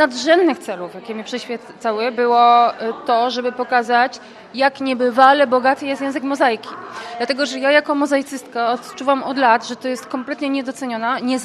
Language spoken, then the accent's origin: Polish; Kraków, Lesser Poland, Poland; Ja pochodzę z Krakowa i u nas w domu, czy w ogóle w Krakowie jest mnóstwo starych